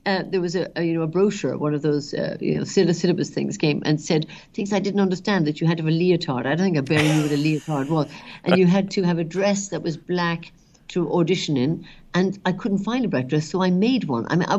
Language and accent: English; Ireland; There wasn't a lot growing up while I was growing up there.